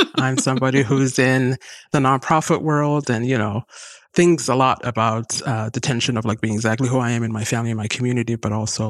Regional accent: Hargeisa, Woqooyi Galbeed, Somalia; now in United States; I was born and raised in Hargeisa. And then, like everybody, we packed our bags during a number of difficult years, and I started our life in the U.S. So I am part of that early Somali community that came in the early 90s to the U.S.

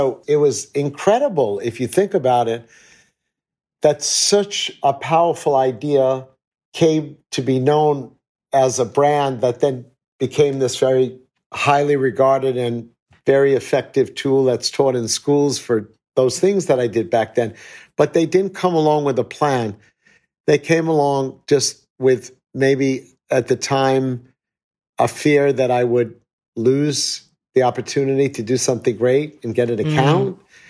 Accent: New York, United States; I was acting as a New Yorker, respecting and demonstrating the values of our great city.

